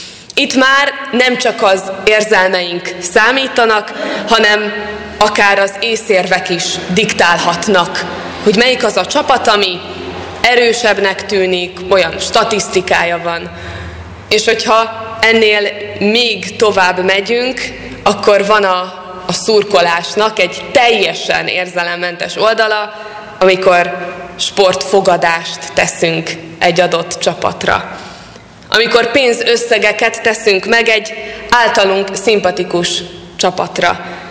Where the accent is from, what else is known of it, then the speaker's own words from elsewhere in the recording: Hungary; Mi is magyarok vagyunk, a magyaroknak szurkolunk.